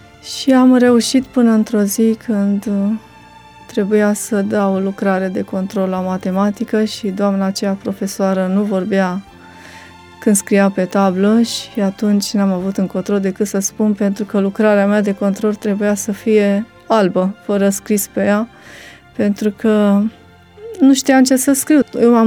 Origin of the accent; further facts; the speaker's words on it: Drăgănești-Vlașca, Teleorman, Romania; born there; M-am născut în Comoara Drăgănești, Vlașca, județul Teleorman. Am avut o copilărie obișnuită.